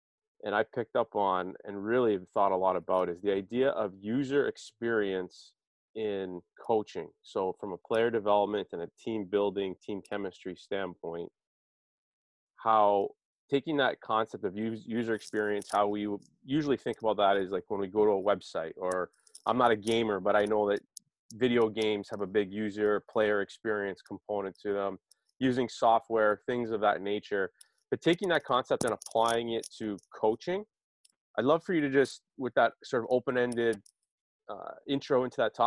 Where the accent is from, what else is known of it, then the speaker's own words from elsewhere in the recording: Toronto, Ontario, Canada; now in Boston, United States; I'm from Toronto living in Boston